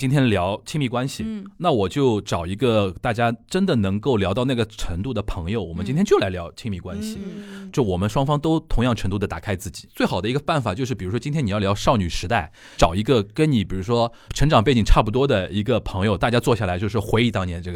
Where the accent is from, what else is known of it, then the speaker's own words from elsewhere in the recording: Shanghai, China; 然后比如说我是上海人，我聊很多上海文化的那些东西